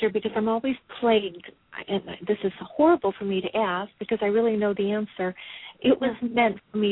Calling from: California, United States; California.

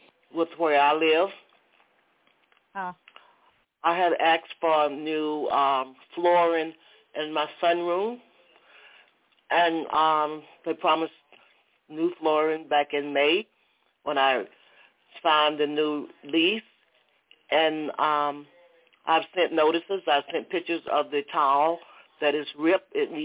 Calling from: Atlanta, Georgia, United States; I'm calling from Georgia, Atlanta.

